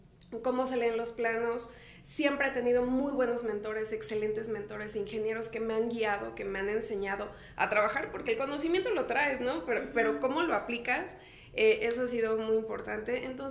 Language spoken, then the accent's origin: Spanish; Xalapa, Veracruz, Mexico; moved away as an adult; now in Mexico City, Mexico; venirme de Veracruz, soy de Jalapa, entrar al posgrado de la UNAM, hacer aquí mi maestría